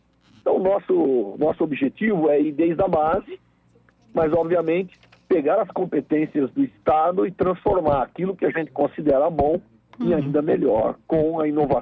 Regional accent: Brazil; como brasileiro, a gente tem que sentir a obrigação de que não é interessante para a gente nenhum ponto fraco

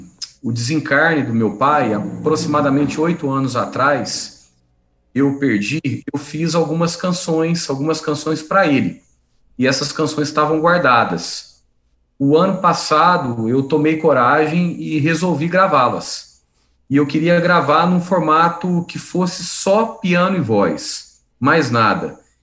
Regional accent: Alfenas, Minas Gerais, Brazil; now in Divinópolis, Brazil; o pôr do sol mais bonito do Brasil é da minha terra natal, que é de Alfenas. E o segundo mais bonito é onde eu vivo, que é Divinópolis.

